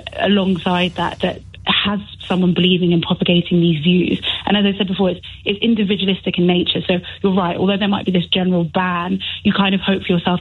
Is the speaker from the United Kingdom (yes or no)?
yes; United Kingdom; I mean, I'm British Caribbean third gen, and when people came over, it was kind of about how quickly you could shed your origin identity.